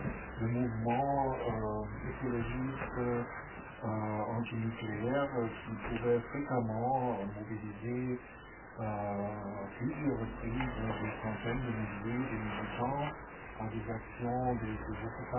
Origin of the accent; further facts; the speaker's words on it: Germany; French is a second language; moved away as an adult; now in Marseille, France; Comme vous entendez déjà dans mon accent, je suis pas français, je suis grandi en Allemagne.